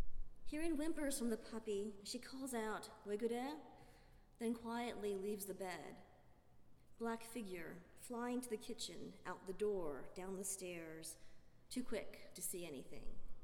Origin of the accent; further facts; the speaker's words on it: Seoul, South Korea; I was born in Seoul, in South Korea, and I tried for years to write a poem about the experience of being a kid there